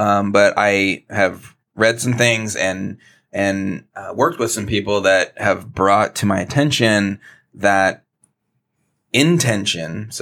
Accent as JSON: {"language": "English", "town": "Seattle", "region": "Washington", "country": "United States", "said": "I'm from Seattle, if you're listening"}